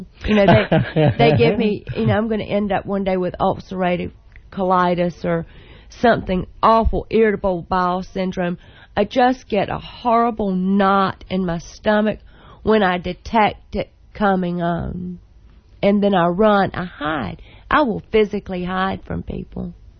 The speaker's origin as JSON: {"language": "English", "region": "Southern United States", "country": "United States", "said": "So if I did something less as a Southerner, it would be, I would be writing about hairdos, sweet teas, barbecue, and beauty shops."}